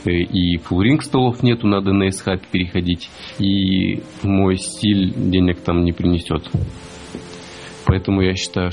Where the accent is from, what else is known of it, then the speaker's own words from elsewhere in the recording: Krasnoyarsk, Krasnoyarsk Krai, Russia; Я из Сибири, из Красноярска.